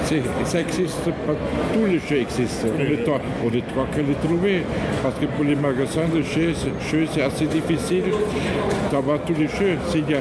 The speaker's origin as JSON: {"language": "French", "region": "Vienna", "country": "Austria", "second_language": "French", "said": "Oui, je viens de l'Autriche, de Vienne."}